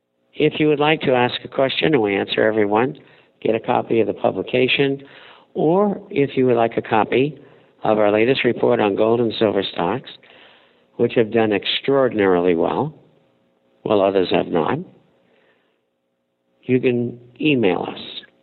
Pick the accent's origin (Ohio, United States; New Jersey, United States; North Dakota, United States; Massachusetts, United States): Massachusetts, United States; Somerville; also born or lived in Cambridge; I grew up in Somerville and Cambridge. Where's Harvard? Cambridge. MIT. Tufts University.